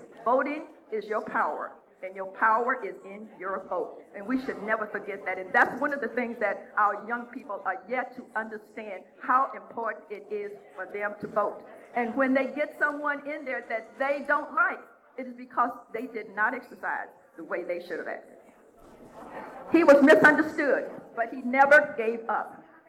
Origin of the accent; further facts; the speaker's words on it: Mississippi, United States; I was born and raised in the South in Mississippi.